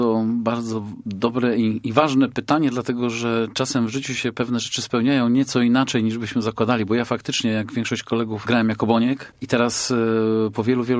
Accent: Olsztyn, Warmian-Masurian Voivodeship, Poland; also born or lived in Zielona Góra; Ja chociaż urodziłem się w Zielonej Górze, no to tych czasów nie pamiętam. Pamiętam jedynie Olsztyn, pamiętam tamtą młodość tylko związaną z Olsztynem

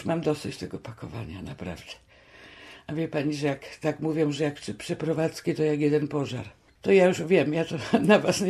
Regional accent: Poznań, Greater Poland Voivodeship, Poland; born there; Urodzona jestem w Poznaniu od 1947 roku.

